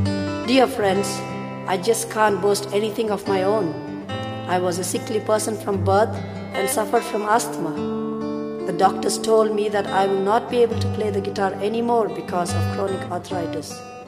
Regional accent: Bangalore, Karnataka, India; from Bangalore, India.

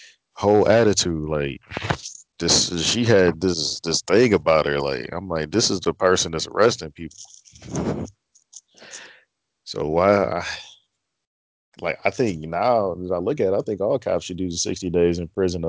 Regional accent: United States; I mean, I'm already in the States. Obviously, I'm American. I don't hate the place. I ain't never stress that I hated America.

